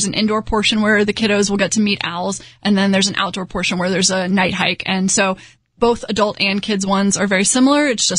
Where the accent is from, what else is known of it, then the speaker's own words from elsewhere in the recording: Houston, Texas, United States; So I grew up in Houston and I've always loved nature.